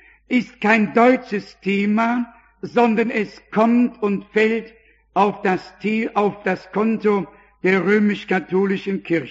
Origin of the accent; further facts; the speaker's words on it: France; ich bin Franzose, ich bin Katholik und ich bin Atheist.